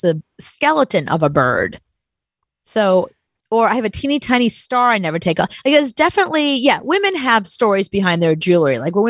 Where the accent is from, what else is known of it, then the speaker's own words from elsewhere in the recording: Brooklyn, New York, United States; I mean, technically I grew up in Brooklyn, but fine.